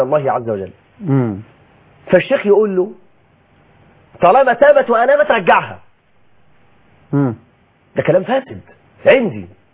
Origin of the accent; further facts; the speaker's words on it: Egypt; احنا عندنا في مصر